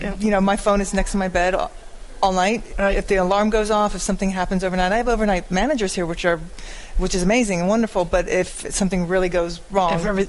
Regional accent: Croydon, London, United Kingdom; born there; I was born in Croydon, which is kind of Surrey.

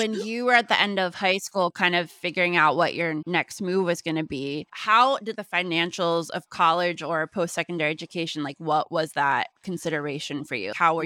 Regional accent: Pennsylvania, United States; I wanted to work in arts education, same thing, moved to New York City. I'm from Pennsylvania. You know, this is super foreign.

